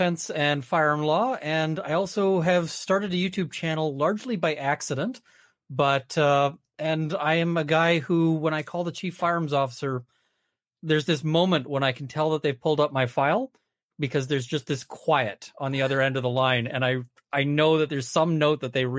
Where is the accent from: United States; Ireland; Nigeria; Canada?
Canada; Vancouver, British Columbia; So grew up in Vancouver. One brother, he's off now in Kelowna.